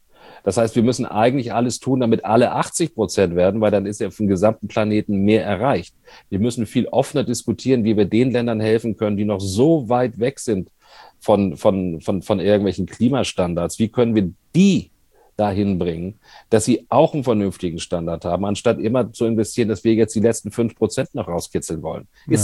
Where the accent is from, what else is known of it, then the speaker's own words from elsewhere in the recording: Hamburg, Germany; ich bin eigentlich in Hamburg groß geworden, ja.